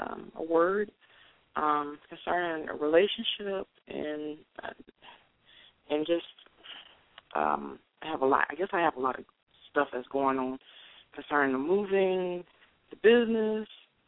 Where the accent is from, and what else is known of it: Georgia, United States